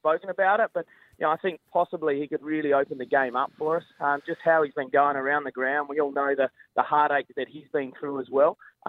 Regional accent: Adelaide, South Australia, Australia; I grew up in Westlake

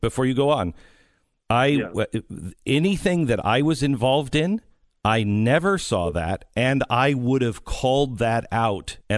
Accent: Seattle, Washington, United States; I grew up in Seattle, and I know that regionally it's very different.

